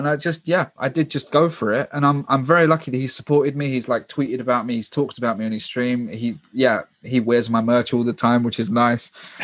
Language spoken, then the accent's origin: English; London, United Kingdom; I'm from London.